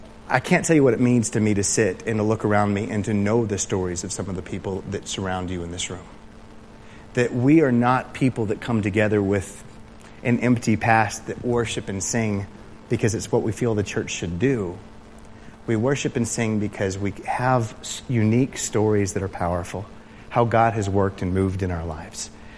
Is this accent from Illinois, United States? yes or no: no; Texas, United States; And I said, "Yeah, I'm from Texas."